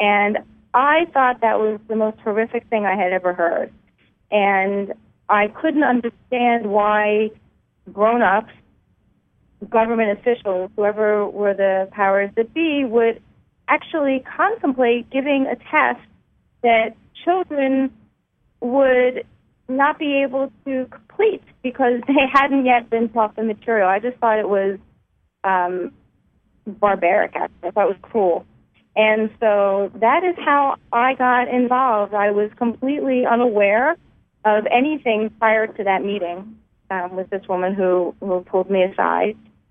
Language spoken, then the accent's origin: English; New York, United States; I'm from Nassau County in Long Island, in New York.